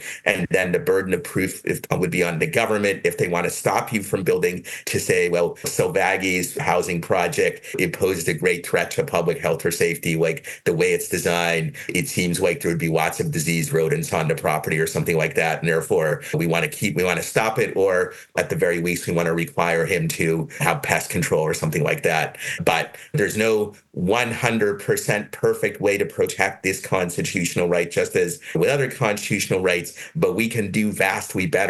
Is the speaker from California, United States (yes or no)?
no; Lexington, Massachusetts, United States; I grew up in Lexington, which is right near Milton.